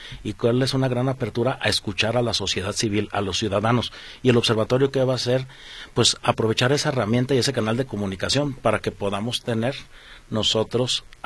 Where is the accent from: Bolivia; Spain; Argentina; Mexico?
Mexico; Guadalajara, Jalisco; soy nativo de Guadalajara, Jalisco. Aquí he nacido, aquí he vivido y aquí viviré, gracias, todos los días de mi vida.